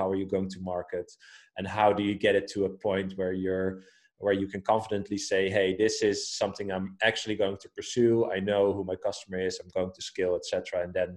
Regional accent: Amsterdam, North Holland, Netherlands; I'm from Amsterdam.

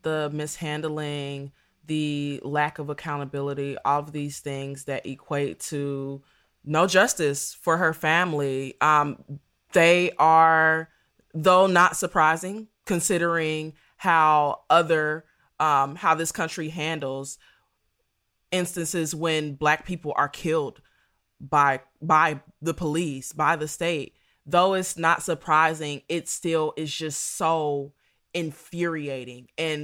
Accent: Dayton, Ohio, United States; Hey, y'all. … I'm from Dayton, Ohio, of course.

